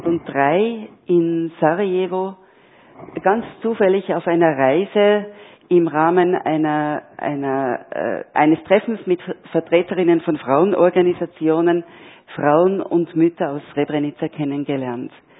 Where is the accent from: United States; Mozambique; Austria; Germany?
Austria; Kirchdorf an der Krems, Upper Austria; moved away as an adult; now in Switzerland; Ich komme aus Kirchdorf an der Krems und lebe seit mehr als 30 Jahren in der Schweiz als Journalistin.